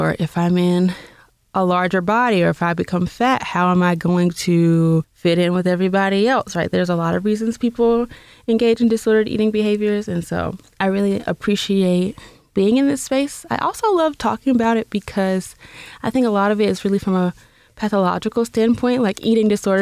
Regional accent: the South, United States; Like from when I was growing up in the South, I grew up with curvaceous women.

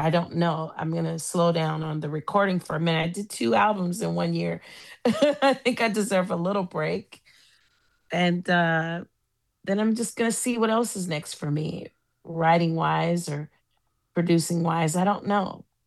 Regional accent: New Orleans, Louisiana, United States; also born or lived in Oakland; Because everyone thinks I'm just from Oakland, California, but I'm from both places. And New Orleans was the start.

